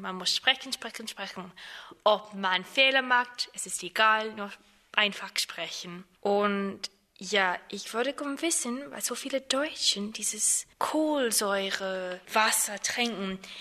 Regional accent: Cork, Munster, Ireland; German is a second language; Ich komme aus Irland, von einer Stadt, die Cork heißt. Ich bin 22 Jahre alt. Ich habe Deutsch seit ja schon viele Jahre gelernt.

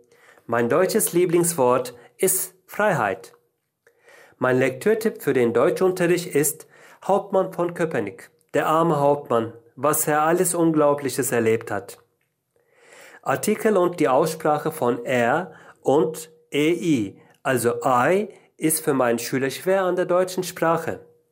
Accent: Izmir, İzmir, Turkey; German is a second language; Ich komme aus der Türkei, aus Izmir. Ich bin im Jahr 1973 geboren.

